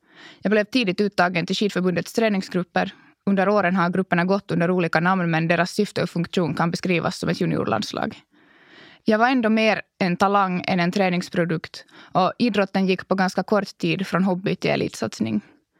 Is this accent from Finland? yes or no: yes; Vörå, Ostrobothnia, Finland; som fanns att testa i Vörå, där jag är född och uppvuxen.